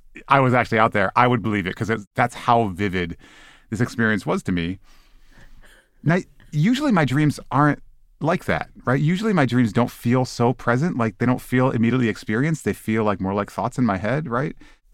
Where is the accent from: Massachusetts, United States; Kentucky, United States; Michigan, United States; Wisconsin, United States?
Michigan, United States; My dad's mom and dad lived about a mile from us where I grew up in Michigan.